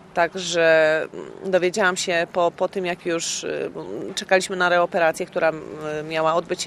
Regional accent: Katowice, Silesian Voivodeship, Poland; przyjechałam z Katowic.

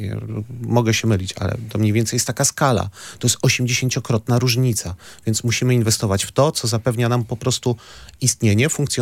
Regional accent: Kartuzy, Pomeranian Voivodeship, Poland; Sam pochodzę z Kartus i pamiętam, jak linia kolejowa do Kartus funkcjonowała.

